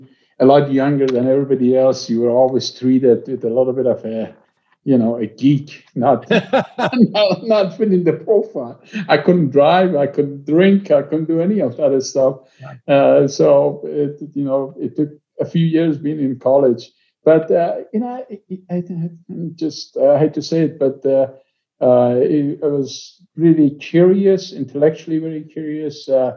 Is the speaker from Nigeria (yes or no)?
no; Tehran Province, Iran; So I'm Iranian. I was born in Iran, a suburb of Tehran.